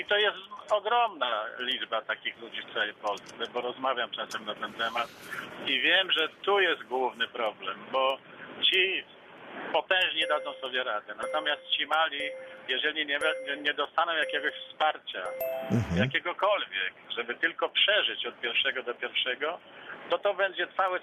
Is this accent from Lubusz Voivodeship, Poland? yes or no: yes; Nowa Sól, Lubusz Voivodeship, Poland; ponieważ jestem z Nowej Soli.